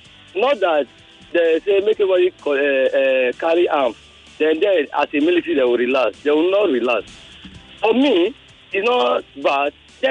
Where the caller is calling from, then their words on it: Lagos, Nigeria; I'm calling from Victoria Island now.